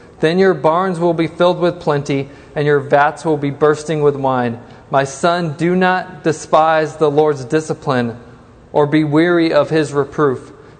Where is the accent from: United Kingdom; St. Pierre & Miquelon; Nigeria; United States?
United Kingdom; England; born there; I was born in England, so I'm a huge England fan